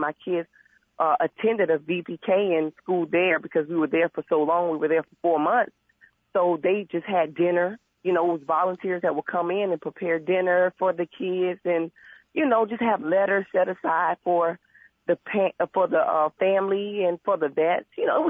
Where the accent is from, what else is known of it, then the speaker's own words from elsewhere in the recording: Jacksonville, Florida, United States; we've been married for 14 years now, and we have four sons. So, and we're from Jacksonville, Florida.